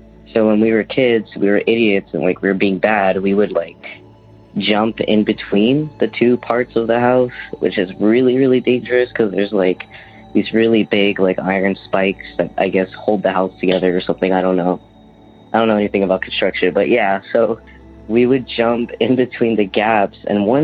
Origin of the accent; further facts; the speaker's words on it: Texas, United States; I'm from Texas.